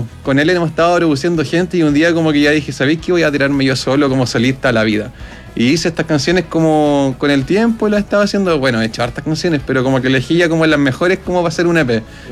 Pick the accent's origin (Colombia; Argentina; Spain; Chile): Chile; Machalí, O'Higgins; also born or lived in Rancagua; Yo soy de la 7ª región, de Machalí.